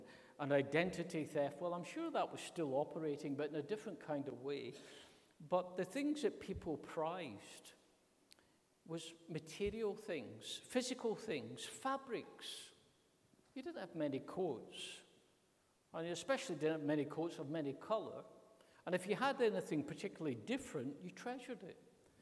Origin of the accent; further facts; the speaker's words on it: Callander, Scotland, United Kingdom; As I say, I come from Callander. If you live in the West Coast, and particularly around Callander and the Trossachs, you value your leather